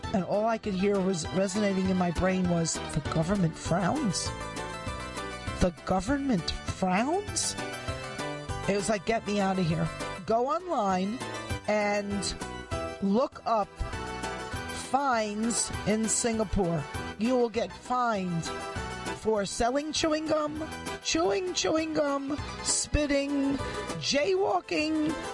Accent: United States; as an American used to living in America

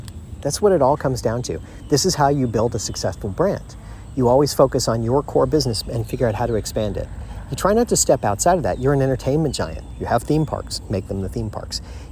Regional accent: Florida, United States; For me personally, I was raised in Florida. I went to Disney as a youngster, and I've been going for 50 years.

